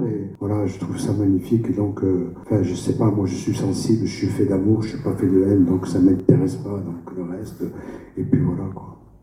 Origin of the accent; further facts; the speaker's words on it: Normandy, France; born there; moi je suis pas né en Algérie, je suis né en Normandie. Je suis fils de fonctionnaire. C'est mon histoire. Puis un jour, à 17 ans, moi j'ai grandi dans un camp, puis je me suis retrouvé en ville à Malosque.